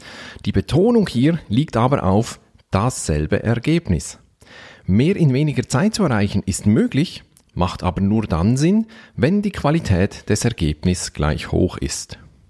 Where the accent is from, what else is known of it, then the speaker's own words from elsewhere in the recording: Switzerland; Bei uns in der Schweiz sagt man auch eine Auslegeordnung gemacht.